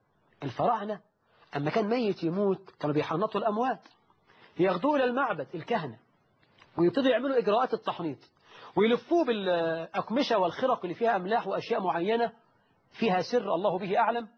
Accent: Syria; بقول عندنا في سوريا بعد دفن الميت بثلاث أيام منجيب دفوف

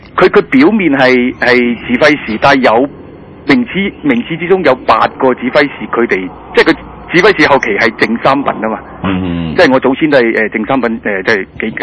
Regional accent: China; 即係我都大陸人

